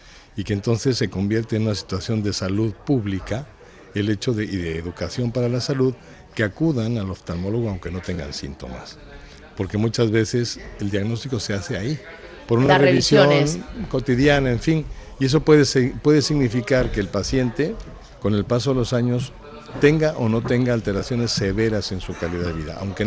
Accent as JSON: {"language": "Spanish", "country": "Mexico", "tie": "born there", "said": "Yo, mis padres... eran españoles, yo nací en México por azares de la vida"}